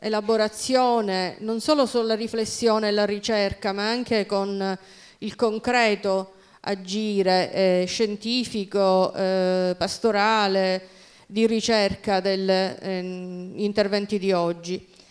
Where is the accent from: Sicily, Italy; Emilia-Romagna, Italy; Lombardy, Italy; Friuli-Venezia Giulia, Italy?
Sicily, Italy; Palermo; mi occupo appassionatamente da palermitana quasi sessantenne di conoscere e contrastare la mafia